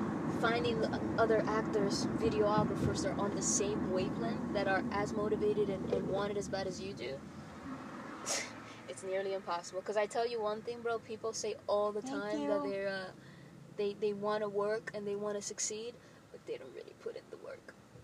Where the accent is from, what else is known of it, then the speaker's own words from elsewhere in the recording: New York, United States; now in Los Angeles, United States; New York. I'm a New Yorker. Living in L.A.